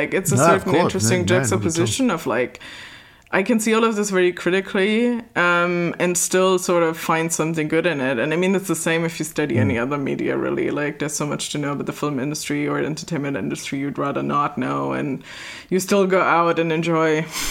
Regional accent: Germany; English is a second language; I'm from Germany. So Euro Disney, as it's still called, then opens in 92. So my parents take me at some point when I'm like 4 years old.

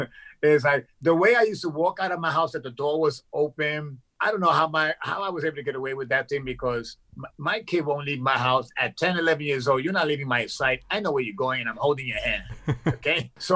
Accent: Brooklyn, New York, United States; My parents immigrated from Puerto Rico when they were young. My mother had me when she was 17, which was 1962. And my parents, of course, they were into Latin music. Mm-hmm. And we lived in Brooklyn, in a ghetto in Brooklyn.

